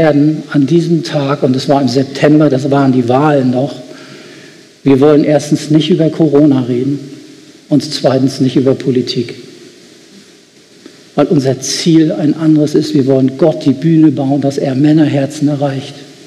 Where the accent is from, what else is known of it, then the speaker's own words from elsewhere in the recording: Lübeck, Schleswig-Holstein, Germany; Wir hatten eine offene Jugendarbeit, die wir damals in der Gemeinde, wo ich groß geworden bin, neu gestartet haben.